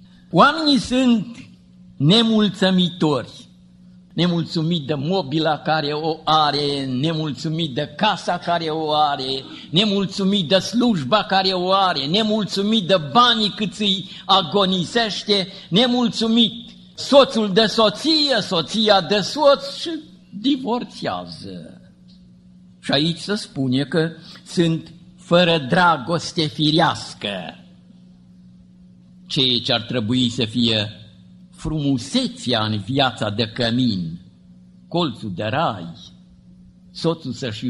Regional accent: Romania; also born or lived in United States; Eu am crescut în România la sat și nu mi-e rușine că am crescut la sat, deși m-am născut în America

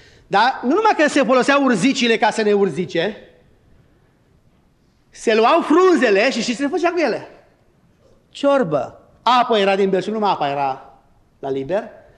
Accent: Romania; noi vorbim românește, pentru că suntem români. Ne-am născut în România și vorbim românește.

